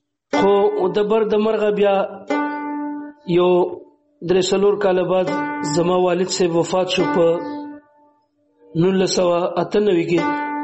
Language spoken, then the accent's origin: Pashto; Kohat, Khyber Pakhtunkhwa, Pakistan; now in Karachi, Pakistan; د ژوند په اولنۍ برخه کې ما ژوند په کوهاټ کې کړی دی او بنیادی تعلیم اولنۍ لیک لوست ما په کوهاټ کې کړی